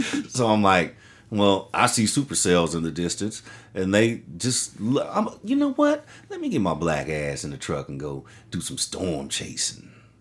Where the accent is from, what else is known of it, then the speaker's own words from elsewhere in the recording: Midwest, United States; I grew up in the country, honey.